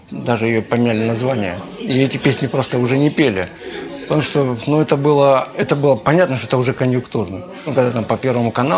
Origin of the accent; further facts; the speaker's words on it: Kharkiv, Kharkiv Oblast, Ukraine; посчитали, что эта группа в моем родном городе не должна выступать.